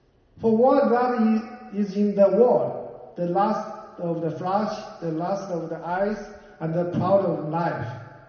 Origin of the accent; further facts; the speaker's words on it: China; English is a second language; I grew up in China, which our government don't like the Christianity, obviously. I will say it's a pagan culture.